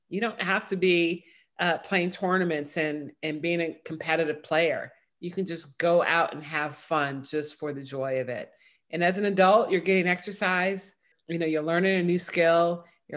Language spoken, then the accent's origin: English; Chicago, Illinois, United States; I mean, I'm from Chicago, so a lot of house music.